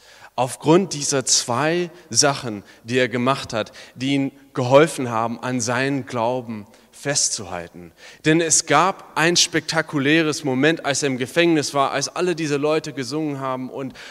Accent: California, United States; ich komme auch aus der Nähe von Hollywood

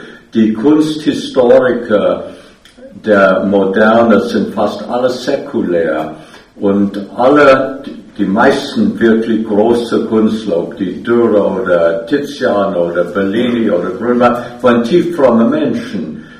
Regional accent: New York, United States; Und dann bin ich in die New York-Gegend erzogen worden, ja.

